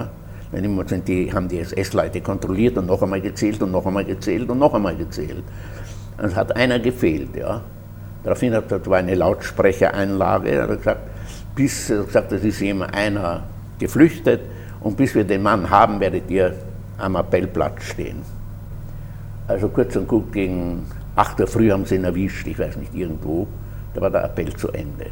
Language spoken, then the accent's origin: German; Salzburg, Austria; bin kein gesittetes Wiener Bürgerkind geworden, sondern ein Salzburger Fahrradwildling und Skiwildling. Ja. Ich bin aufgewachsen in Salzburg, meine ganze Schulzeit in Salzburg gemacht.